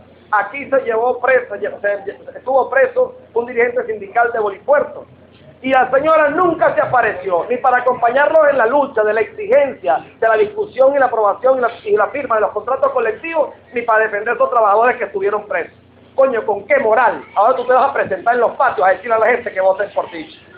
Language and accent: Spanish; Venezuela; como ciudadano, como venezolano